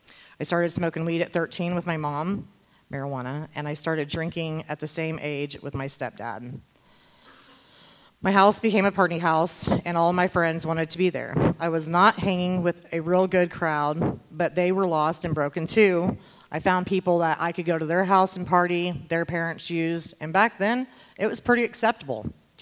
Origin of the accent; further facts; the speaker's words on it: Lafayette, Indiana, United States; I am from Lafayette, Indiana, and I was raised in a home with my mom, uncle, aunt, sister, and my grandmother.